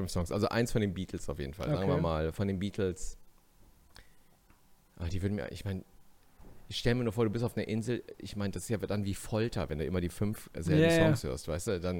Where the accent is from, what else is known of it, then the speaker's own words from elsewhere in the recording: South Korea; Ganz cool, ich bin auch Koreaner und so, ne, not bad.